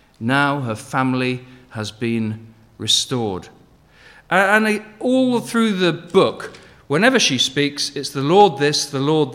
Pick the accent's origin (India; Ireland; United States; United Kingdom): United Kingdom; Henley, South East England; born there; I was born in Henley, so I haven't got far in life either, Johnny.